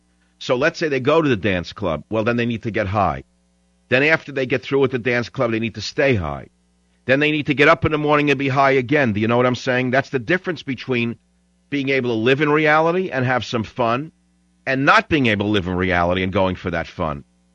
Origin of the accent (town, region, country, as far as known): New York, United States; born or raised there